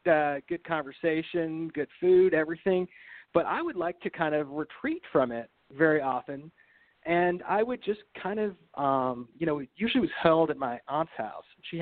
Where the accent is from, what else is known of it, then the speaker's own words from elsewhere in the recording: Brooklyn, New York, United States; So I grew up in Brooklyn, New York, and it was a pretty, pretty ordinary background.